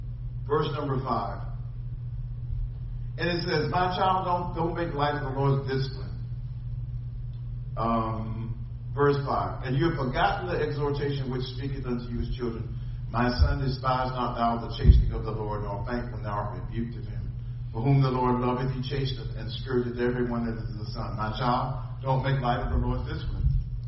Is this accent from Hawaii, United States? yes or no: no; Philadelphia, Pennsylvania, United States; When I was growing up in Philly, I was in high school.